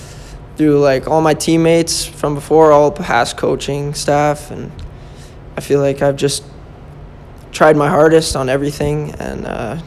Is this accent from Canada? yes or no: yes; Airdrie, Alberta, Canada; I'm 18 from Airdrie, Alberta.